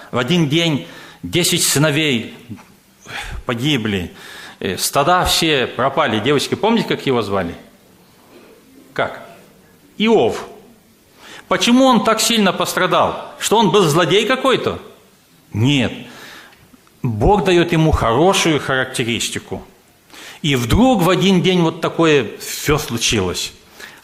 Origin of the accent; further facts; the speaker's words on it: Moldova; first language Moldovan; Russian is a second language; Я молдаван, родился в Молдавии, жил среди молдаван, учился в молдавской школе, теперь проповедую на русском. Если у меня акцент не совпадает или что-то не точно, простите меня, я мысли по-молдавски перевожу на русском.